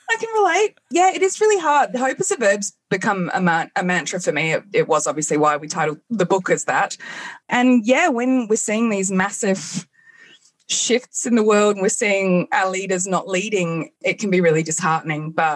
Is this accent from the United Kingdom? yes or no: yes; England, United Kingdom; I grew up in England